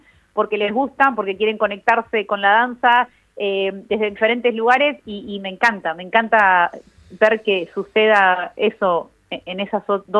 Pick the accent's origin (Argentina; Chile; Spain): Argentina; tengo una historia, soy argentina